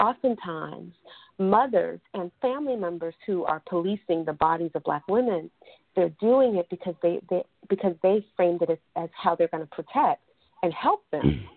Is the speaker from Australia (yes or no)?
no; United States; when people would find out I was from the United States